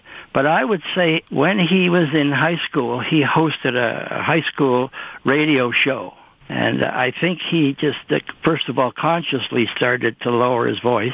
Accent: Timmins, Ontario, Canada; I was 6 years younger, and we grew up in Timmins.

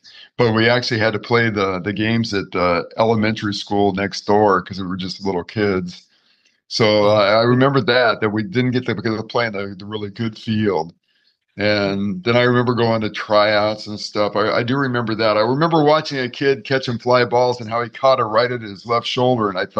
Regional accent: Norwalk, California, United States; Yeah, I was born in Norwalk, or I lived, grew up in Norwalk, California, and I've always lived in Southern California.

